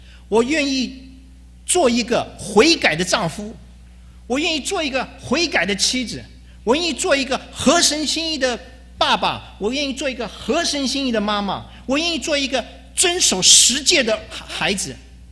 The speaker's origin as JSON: {"language": "Chinese", "country": "China", "lives_now": "United States", "said": "我们来到美国了，我们是中国人的 千万分之一的那一群人，我们又住在全世界里面最高收入的州"}